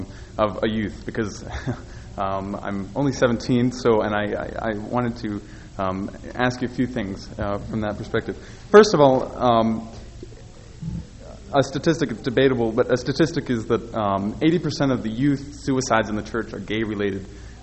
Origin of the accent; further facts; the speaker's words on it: United States; Let me just add that I grew up in the East, about an hour and a half outside of New York City.